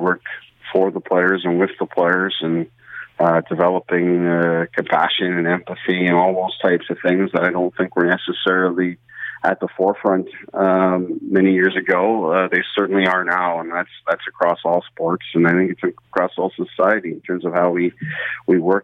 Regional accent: Brampton, Ontario, Canada; I grew up in Brampton, Ontario myself

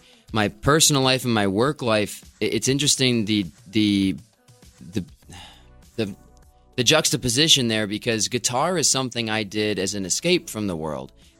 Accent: Rochester, New York, United States; but I'm here in the studio in Rochester. I grew up here.

